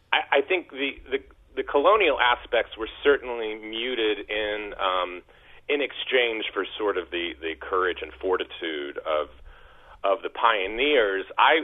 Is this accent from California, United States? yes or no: yes; California, United States; now in Oregon, United States; I think it did, only because we moved in from California. We're those dreaded Californians in 1979.